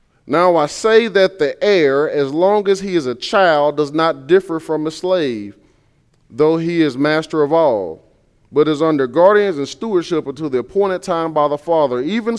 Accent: the South, United States; You know, growing up in the South, everybody is a child of God in the South.

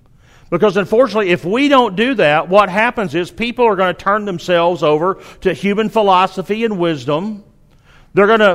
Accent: Arkansas, United States; accent: southern; People ask me, well, what part of Texas are you from? Well, I'm not far from Texas. I grew up in Arkansas, just up the road. But this kid picked up on my accent

